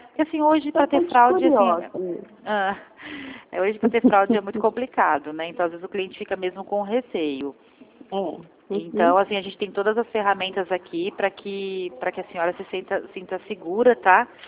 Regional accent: São Paulo, Brazil; Eu sou de São Paulo.

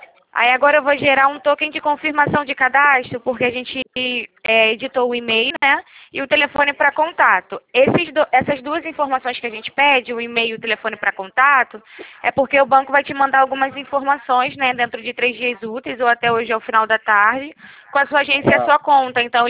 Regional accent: Rio de Janeiro, Brazil; Não, na verdade eu sou do Rio de Janeiro

